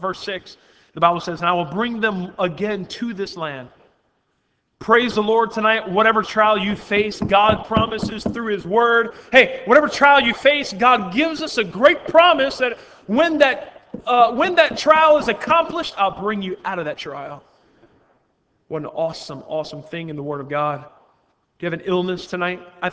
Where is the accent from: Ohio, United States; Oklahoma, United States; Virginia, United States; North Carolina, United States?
North Carolina, United States; And growing up in North Carolina, I see the beautiful pines and how they soar